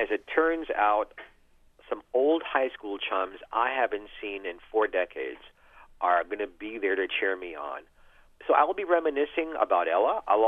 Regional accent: Baltimore, Maryland, United States; also born or lived in New York; I've been lucky. I've growing up in Baltimore and New York, I've seen hundreds of famous people perform live.

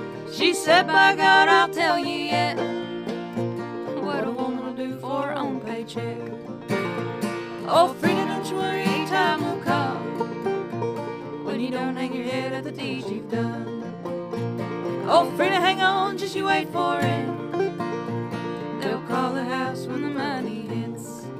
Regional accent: Beattyville, Kentucky, United States; Beattyville is my hometown. It's a tiny, tiny town, and everybody talks about everybody's business.

